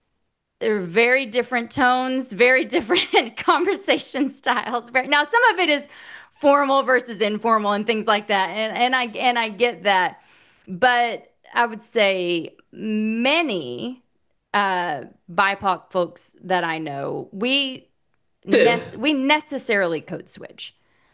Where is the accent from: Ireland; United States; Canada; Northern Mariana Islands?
United States; Oklahoma; I grew up in southern Oklahoma.